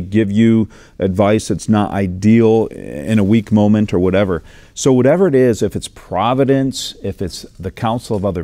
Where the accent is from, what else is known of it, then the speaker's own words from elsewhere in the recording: the South, United States; Pastor John, growing up in the South, I knew this.